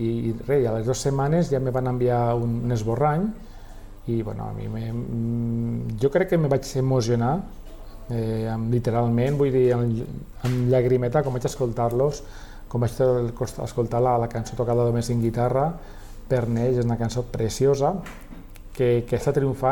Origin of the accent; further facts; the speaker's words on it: Alcanar, Catalonia, Spain; Sí, la història del sucre jo els coneixia perquè són del meu poble, d'Alcanar.